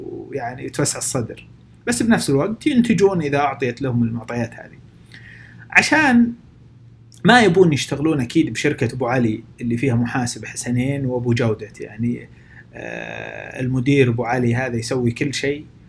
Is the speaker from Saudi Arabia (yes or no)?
yes; Eastern Province, Saudi Arabia; بالشرقيه عندنا بالسعوديه